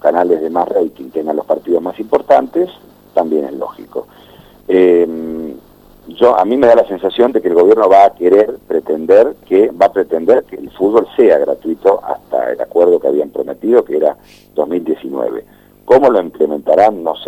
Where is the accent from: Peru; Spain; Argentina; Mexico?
Argentina; Buenos Aires; vivo en Caballito porque mi mamá era de Floresta, mi papá de Núñez, y se vinieron a vivir en Caballito. Nací en Caballito, me crié en Caballito, pero ahora vivo en Boedo